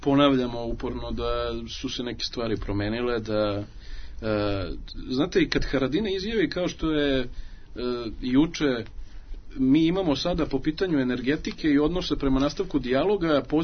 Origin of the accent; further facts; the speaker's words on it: Belgrade, Serbia; u Beogradu, koji moram da naglasim, je i kao moj rodni grad meni uvek dragi i omiljeni